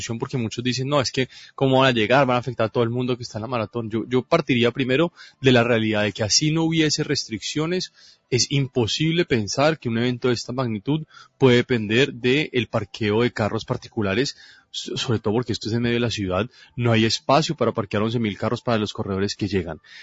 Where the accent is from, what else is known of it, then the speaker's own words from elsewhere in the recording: Cali, Valle del Cauca, Colombia; también creo que es importante que como caleños hagamos una reflexión.